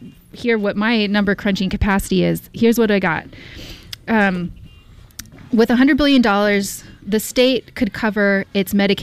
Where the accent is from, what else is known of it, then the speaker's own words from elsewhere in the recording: Houston, Texas, United States; I went to NASA, the Johnson Space Center, when I was in Houston. I'm from Houston.